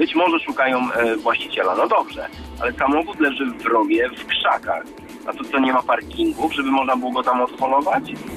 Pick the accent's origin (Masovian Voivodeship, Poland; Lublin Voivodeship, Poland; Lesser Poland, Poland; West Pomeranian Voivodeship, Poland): West Pomeranian Voivodeship, Poland; Szczecin; Witam serdecznie, ja jestem ze Szczecina.